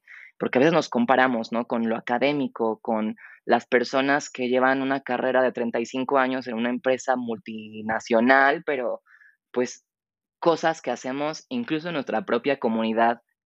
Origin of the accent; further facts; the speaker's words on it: Mexico; amo México y soy re mexicana y jamás me voy a cansar de expresar el orgullo que siento por México